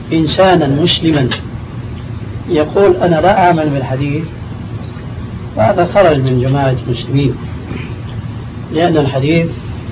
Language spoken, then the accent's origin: Arabic; Syria; أما جماهير الناس كما يقولون عندنا في سوريا